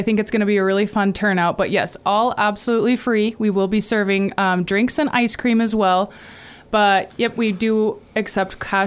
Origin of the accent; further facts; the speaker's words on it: Helper, Utah, United States; even growing up in Helper.